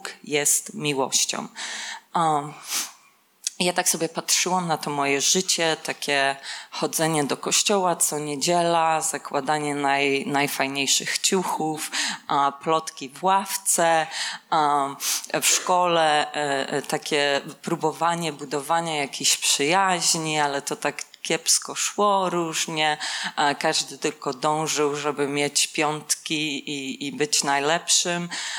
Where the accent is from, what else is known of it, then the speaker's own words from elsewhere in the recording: Żurawina, Lower Silesian Voivodeship, Poland; moved away; Ja jestem z Polski, oryginalnie, z Żurawiny koło Wrocławia.